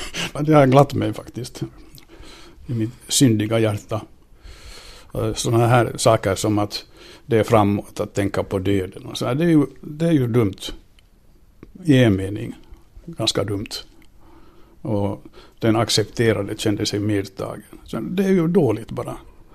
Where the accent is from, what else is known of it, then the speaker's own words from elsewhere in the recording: Vaasa, Ostrobothnia, Finland; moved away as an adult; now in Helsinki, Finland; Men jag upplever fortfarande efter alla dessa år att Vasa är min hemstad. Jag är österbottning och de här rändarna går ju inte ur.